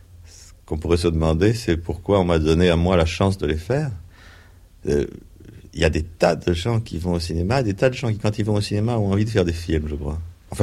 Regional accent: Brest, Brittany, France; born there; Bon, je suis né à Brest

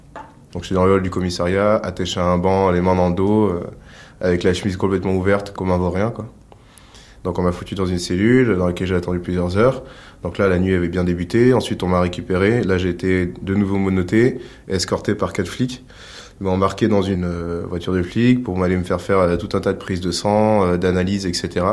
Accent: South-West France, France; je suis né dans le Sud-Ouest, je suis grandi dans une école catholique

